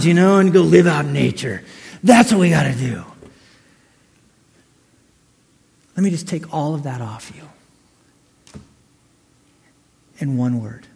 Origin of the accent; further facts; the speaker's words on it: Wyoming, United States; you gotta understand, I grew up in Wyoming, dude, we don't hug.